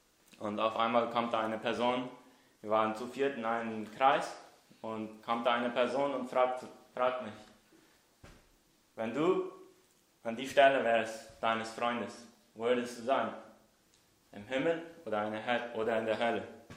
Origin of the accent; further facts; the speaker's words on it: Paraguay; ich komme aus Paraguay. Ich bin da von den Mennoniten, die einmal her aus Deutschland ausgezogen sind und dann, ich denke, nach Russland, Kanada und von Kanada nach Paraguay.